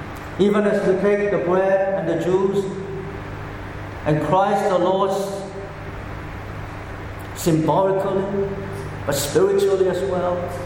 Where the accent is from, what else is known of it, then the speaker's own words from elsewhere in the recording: Hong Kong; English is a second language; As you know, English is my second language, and I'm still struggling to pronounce every English word correctly and to write every piece of little things correctly. I remember as a child I was learning preposition in my school in Hong Kong